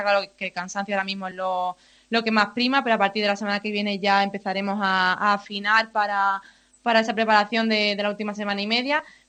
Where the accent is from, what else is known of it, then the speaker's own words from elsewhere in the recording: Spain; aquí en España, en mi país